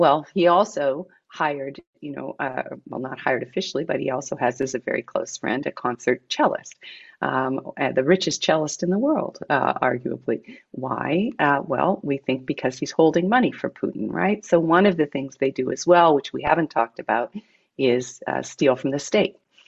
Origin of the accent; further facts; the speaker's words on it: Canada; born there; I'll confess that I am Canadian by birth. It's about the size of my country's GDP.